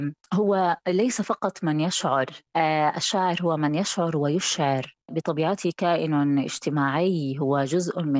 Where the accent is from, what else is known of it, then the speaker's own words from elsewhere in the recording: Gaza, Gaza Strip, Palestine; وهذا أقل واجب نحن كشعراء فلسطينيين وكغزيين بالمناسبة يجب أن نفعله، هو أن نتحدث عن غزة